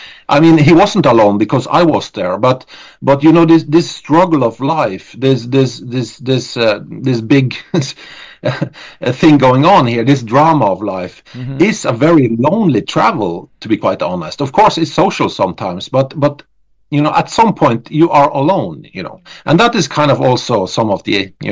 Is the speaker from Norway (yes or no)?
yes; Norway; It's, of course, it's our imprint, because we are from Norway and Scandinavia and all that stuff.